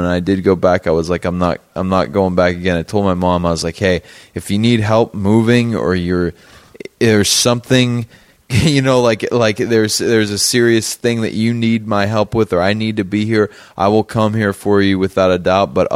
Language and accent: English; Pittsburgh, Pennsylvania, United States; Yeah, man. I'm from Pittsburgh